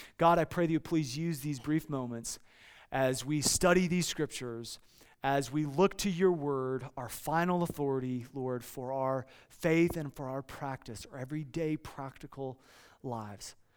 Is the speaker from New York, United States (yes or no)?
no; Iowa, United States; Now, I grew up in Iowa, and in Iowa, there's not a whole lot to do other than to grow things, okay?